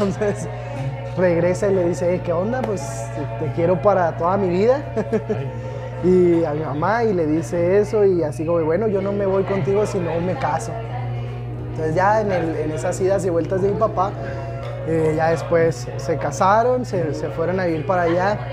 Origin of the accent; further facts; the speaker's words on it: Chihuahua, Mexico; accent: Chihuahua; also born or lived in Hermosillo; Y desde entonces ya he vivido aquí. Entonces prácticamente soy nacido en Hermosillo y de corazón, o de crianza, chihuahuense.